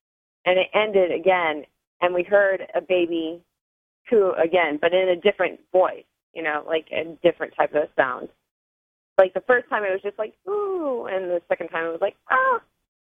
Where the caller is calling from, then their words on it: Vancouver, Washington, United States; I'm calling from Washington.